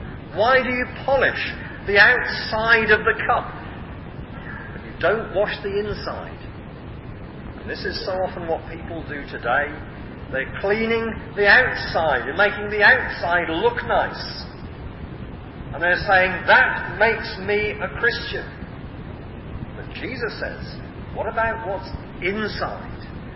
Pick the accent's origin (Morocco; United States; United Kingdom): United Kingdom; England; Is it because I've got a beard? Is it because I'm English?